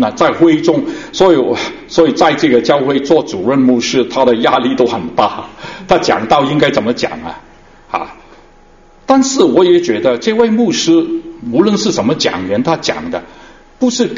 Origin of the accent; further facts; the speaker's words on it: China; 特别是我们中国人，我们来自中国的背景的因为我们今天来自中国的背景